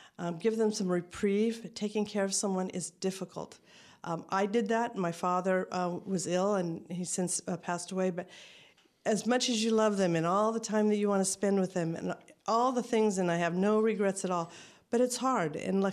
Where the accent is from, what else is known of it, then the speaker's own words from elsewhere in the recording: Winters, California, United States; I'm working on a project actually in my hometown, Winters.